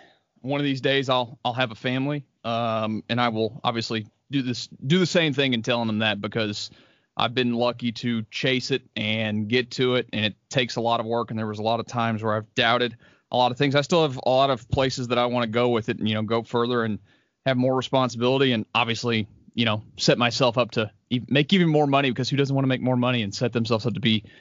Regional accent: Houston, Texas, United States; Yeah, in Houston, born and raised, grew up out in Jersey Village, went to Jersey Village High School. So my entire life was out there.

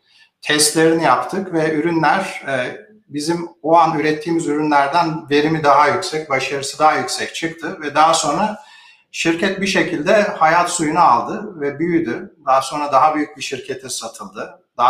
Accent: Karadeniz Ereğli, Zonguldak, Turkey; moved away as an adult; also born or lived in Istanbul; now in United States; Türkiye'de Karadeniz Ereğlisi'nde doğdum, büyüdüm.

